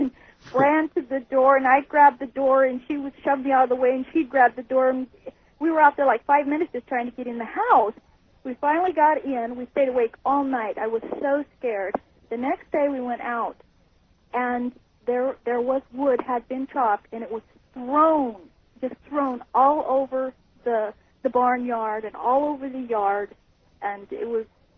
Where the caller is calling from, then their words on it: Kelso, Montana, United States; Hi, I'm calling from Kelso, Montana.